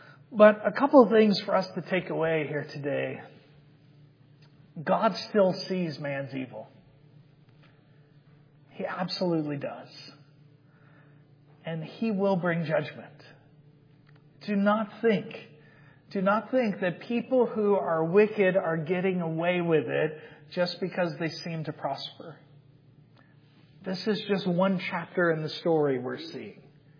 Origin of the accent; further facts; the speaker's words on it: Georgia, United States; Growing up in Georgia, our house was actually right on a river.